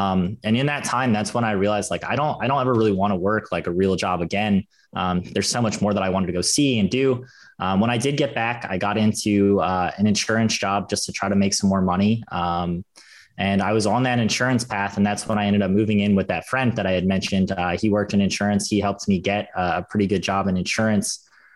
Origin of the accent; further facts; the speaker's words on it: Philadelphia, Pennsylvania, United States; So I'm from Philadelphia, and that's where my investment journey started